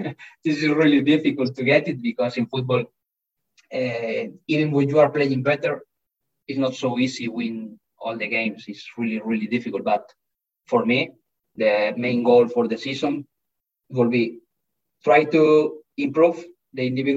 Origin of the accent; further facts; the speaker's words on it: Galicia, Spain; I am from Galicia. I am from Galicia.